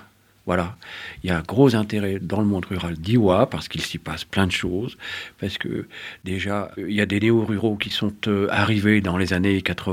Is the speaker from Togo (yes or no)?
no; Normandy, France; also born or lived in Tours / Var; moi qui ne suis pas d'Iwa d'origine, justement, j'en avais déjà entendu parler, y compris en Normandie, ma région d'origine, ou à Tours ou dans le Var où j'ai vécu.